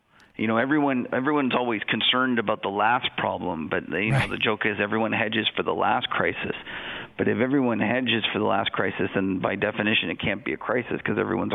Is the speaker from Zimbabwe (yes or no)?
no; Canada; I'm a Canadian